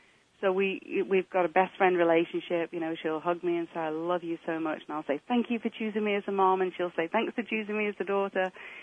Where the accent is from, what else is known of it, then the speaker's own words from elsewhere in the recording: England, United Kingdom; accent: English; now in Canada; when I was brought up in England, you can hear I'm English